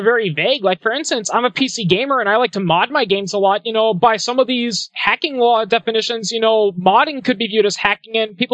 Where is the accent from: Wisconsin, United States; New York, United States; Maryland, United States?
Wisconsin, United States; Like my home state of Wisconsin